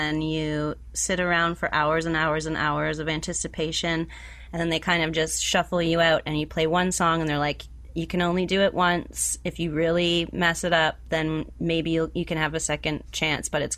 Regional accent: Barrie, Ontario, Canada; And I remember, you know, my hometown of Barrie, all my friends being really excited

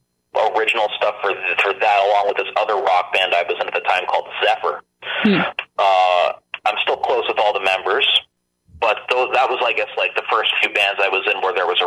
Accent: Toronto, Ontario, Canada; now in Mississauga, Canada; I grew up in Toronto initially for the first 5 years of my life

